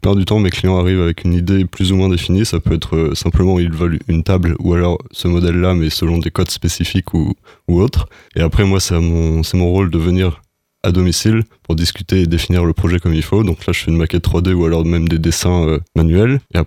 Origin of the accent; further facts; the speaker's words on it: Normandy, France; now in Épinal, France; Je suis originaire de Normandie et pour mes études, je suis allé à l'INSTIB à Épinal pour faire le diplôme d'ingénieur.